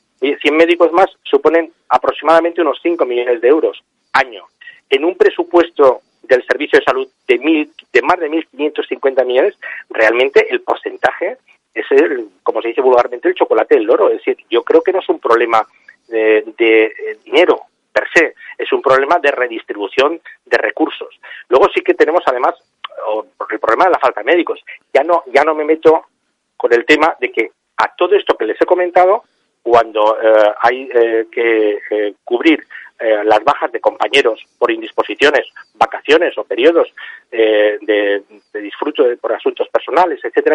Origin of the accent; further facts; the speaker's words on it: Zaragoza, Aragon, Spain; now in Catalonia, Spain; yo soy una persona forastera, si yo soy de Zaragoza, yo llevo más de 20 años en esta comunidad autónoma, hice la residencia en Barcelona